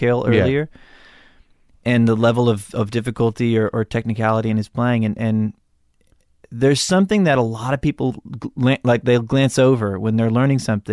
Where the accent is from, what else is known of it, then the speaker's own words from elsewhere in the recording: Malibu, California, United States; I grew up in Malibu.